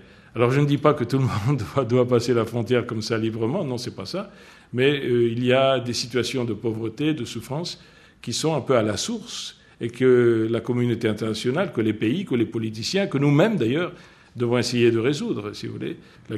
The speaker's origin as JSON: {"language": "French", "country": "Mexico", "lives_now": "United States", "said": "Je viens du Mexique qui me paraissait très grand."}